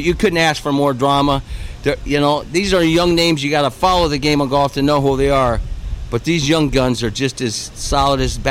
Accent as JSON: {"language": "English", "region": "Michigan", "country": "United States", "tie": "born or raised there", "said": "Because growing up in Michigan, when you thought Florida and golf, they're just synonymous."}